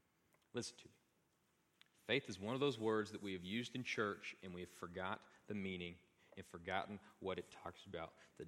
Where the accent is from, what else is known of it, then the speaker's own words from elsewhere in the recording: Texas, United States; When I was growing up in Panhandle, we didn't have the star test yet.